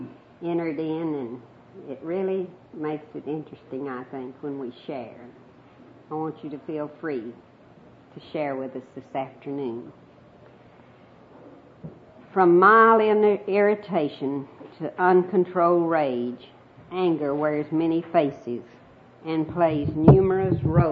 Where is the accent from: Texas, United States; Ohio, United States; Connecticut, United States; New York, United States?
Texas, United States; Wichita Falls; Well, I don't think it'll take you long to know that I'm a Texan, Wichita Falls, Texas.